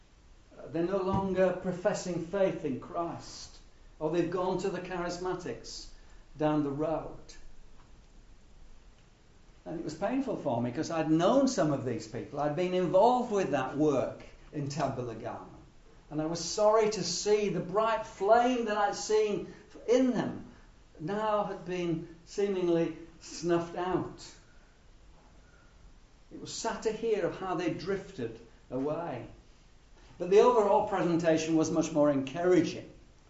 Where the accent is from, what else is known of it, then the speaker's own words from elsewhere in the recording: Yorkshire and the Humber, United Kingdom; I'm a Yorkshireman who went to university in Manchester.